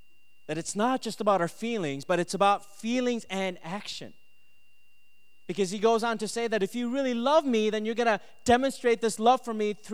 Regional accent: Minnesota, United States; Maybe it's because I'm Asian. I grew up in Minnesota.

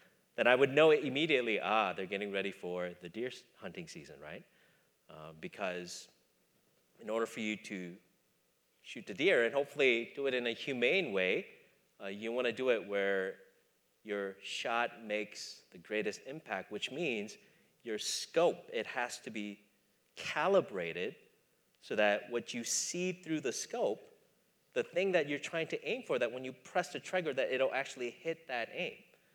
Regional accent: Minnesota, United States; I grew up in Minnesota, and so at least amongst the people that I grew up in or grew up with, hunting is a big part of the culture that I grew up in.

